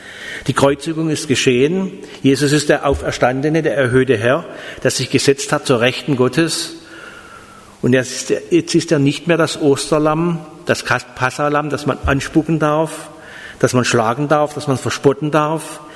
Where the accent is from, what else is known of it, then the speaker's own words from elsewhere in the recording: Heilbronn, Baden-Württemberg, Germany; Ich komme aus der Gegend von Heilbronn.